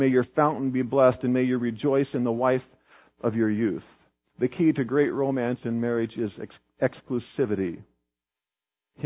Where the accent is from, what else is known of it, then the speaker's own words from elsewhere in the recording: Kansas, United States; kind of like where I grew up in Kansas, virtually everyone was a farmer.